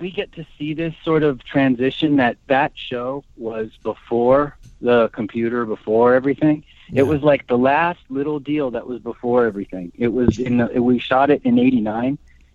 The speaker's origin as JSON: {"language": "English", "region": "New Jersey", "country": "United States", "tie": "born or raised there", "said": "I grew up where it was much more Huck Finn. It was like, unless you're living in the city, I was in New Jersey, it was like you walk down the street and into some woods"}